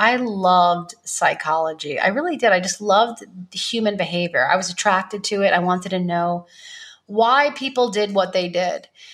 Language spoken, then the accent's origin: English; New York, United States; moved away as an adult; now in Las Vegas, United States; Well, I live in Las Vegas right now. I'm from New York, but 3 years ago I moved to Las Vegas.